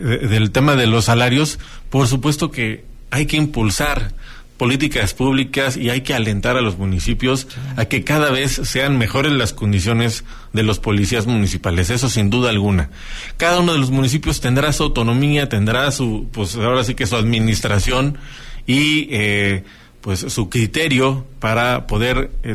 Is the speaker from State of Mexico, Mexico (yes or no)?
yes; Metepec, State of Mexico, Mexico; en Metepec, que es mi tierra